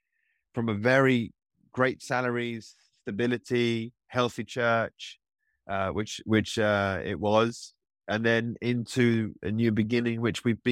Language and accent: English; Reading, South East England, United Kingdom; we were about to plant a church with ARC in Reading, which is my hometown.